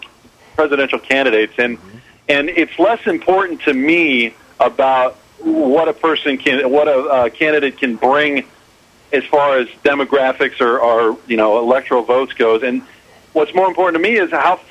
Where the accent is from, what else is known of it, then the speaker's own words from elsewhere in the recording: Missouri, United States; And I'm from Missouri, and when somebody mentioned Claire McCaskill, I thought, oh, brother, I voted for her.